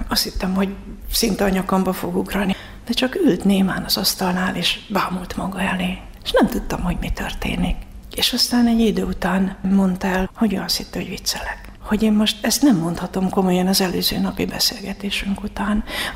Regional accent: Debrecen, Hajdú-Bihar, Hungary; Hát én Debrecenben nőttem föl

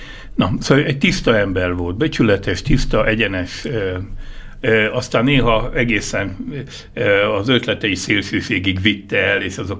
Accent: Budapest, Hungary; én ugye budapesti vagyok, és Budapesten végig csináltam a szakmát

